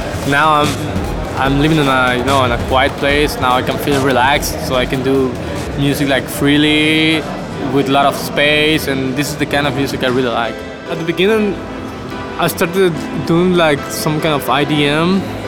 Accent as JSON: {"language": "English", "town": "Caracas", "region": "Capital District", "country": "Venezuela", "second_language": "English", "moved": "yes", "lives_now": "Barcelona, Spain", "said": "Venezuela, I come from Caracas, and it's a really chaotic place. Yeah, it's pretty dangerous, you know. It's really stressing to live there."}